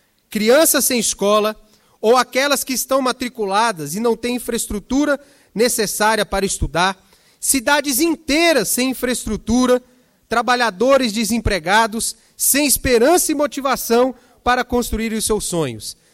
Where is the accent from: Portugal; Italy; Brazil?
Brazil; Eu acredito no Brasil. Sou brasileiro. Eu acredito nessa nação.